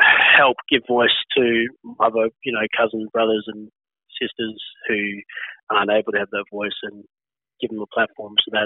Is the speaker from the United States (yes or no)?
no; Toowoomba, Queensland, Australia; But I'm also Murray as well, so I'm from Mumob from Toowoomba, but don't know too much about that side.